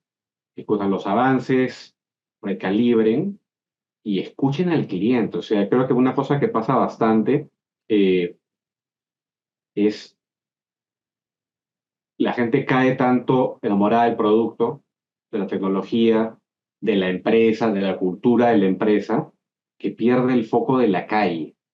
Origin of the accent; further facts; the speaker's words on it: Peru; En Perú, mi país de origen